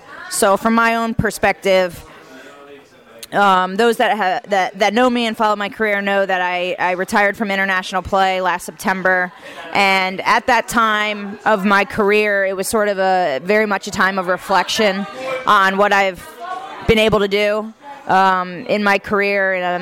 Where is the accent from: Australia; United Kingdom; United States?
United States; New Jersey; When I was a young player growing up in New Jersey, Kelly Smith was sort of playing in that area as well